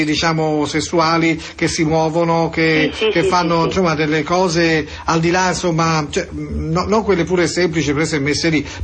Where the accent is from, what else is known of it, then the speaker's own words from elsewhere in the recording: Florence, Tuscany, Italy; Ma io sono di Firenze